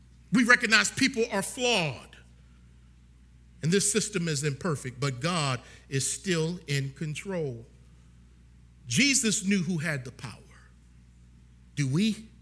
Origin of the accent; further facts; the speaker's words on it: Baltimore, Maryland, United States; now in Nashville, United States; There's nothing here for me, all these cowboy hats and cowboy boots and hee-haw. I'm from Baltimore, Lord. I struggled in Virginia.